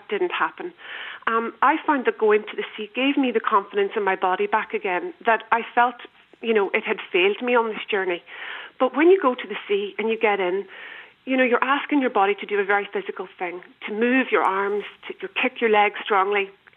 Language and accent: English; Inishowen, Ulster, Ireland; we moved back to Donegal 10 years ago where I'm from. I'm from Inishowen, so it's the peninsula at the very tip of the country, so almost an island on the island.